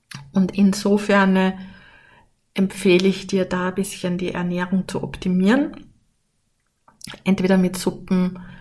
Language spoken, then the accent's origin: German; Upper Austria, Austria; ich komme aus Oberösterreich, aus dem Mühlviertel.